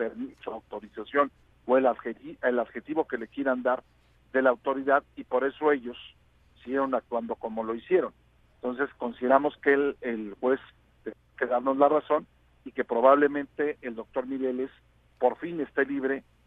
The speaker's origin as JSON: {"language": "Spanish", "region": "Michoacán", "country": "Mexico", "said": "como mexicano y como michoacano, son una vergüenza"}